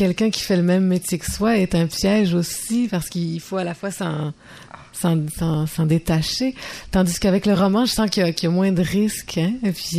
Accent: Quebec, Canada; Je suis consciente que je suis québécoise, mais que j'ai de père français.

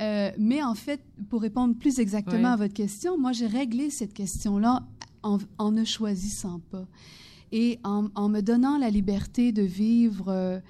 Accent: Montreal, Quebec, Canada; now in Eastern Townships, Canada; je suis Montréalaise et j'habite dans les cantons de l'Est

